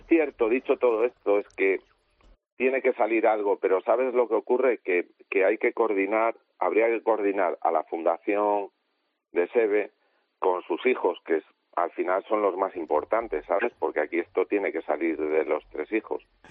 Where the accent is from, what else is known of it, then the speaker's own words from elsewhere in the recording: Cantabria, Spain; ¿Vosotros sabéis como cántabro cómo me siento?